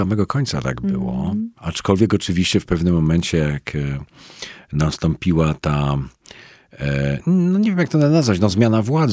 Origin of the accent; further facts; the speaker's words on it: Poznań, Greater Poland Voivodeship, Poland; moved away as an adult; now in Kraków, Poland; Jestem poznaniakiem z urodzenia. Z takiego, no skończyłem tam liceum, przyjechałem do Krakowa na studia po prostu.